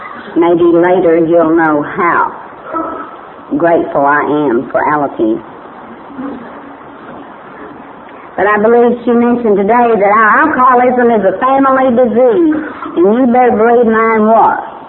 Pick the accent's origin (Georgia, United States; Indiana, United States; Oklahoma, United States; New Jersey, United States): Oklahoma, United States; You see, I'm from Oklahoma, and Shawnee is a tribe. I live in Pottawatomie County, and that's a tribe. And I'm a Chickasaw